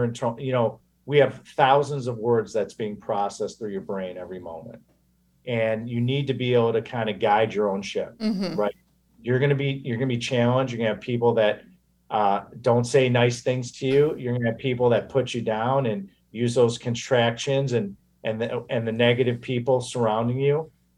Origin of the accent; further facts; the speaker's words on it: Chicago, Illinois, United States; especially being born and raised in Chicago.